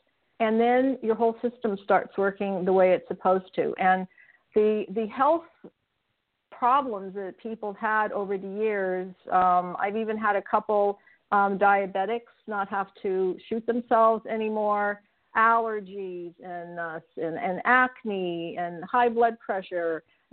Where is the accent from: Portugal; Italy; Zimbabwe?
Italy; English is a second language; now in United States; growing up in Italy and then having catering businesses for, I guess, in total 15 years and having 5 kids.